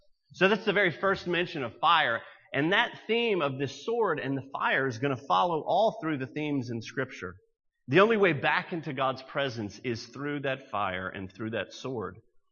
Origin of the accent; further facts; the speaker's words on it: Mississippi, United States; I'm reading a book, believe it or not, about, where's our forestry people, about forestry where I grew up in Mississippi.